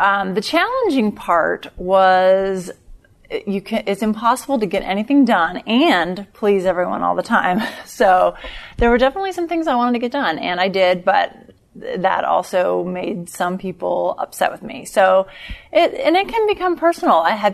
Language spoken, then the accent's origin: English; West Virginia, United States; also born or lived in Kentucky; So I originally grew up in West Virginia and Kentucky.